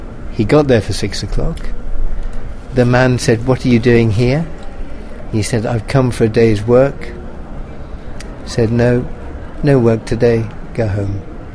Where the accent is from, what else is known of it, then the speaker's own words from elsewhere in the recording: Nuneaton, West Midlands, United Kingdom; we went to my hometown, which is a little town in the Midlands of England called Nuneaton.